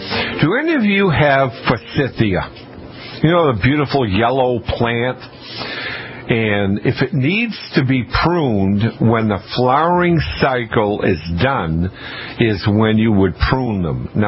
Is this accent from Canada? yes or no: yes; Canada; I'm going to bring a Canadian flag because I'm French Canadian.